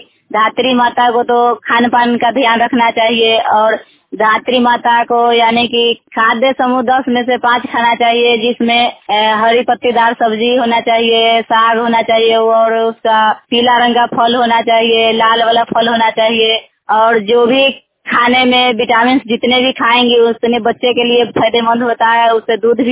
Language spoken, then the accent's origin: Hindi; Majhauli, Bihar, India; मैं मझौली खेतर पंचायत के रहने वाली हूँ और मुजफ्फरपुर जिला मुसहरी प्रखंड के।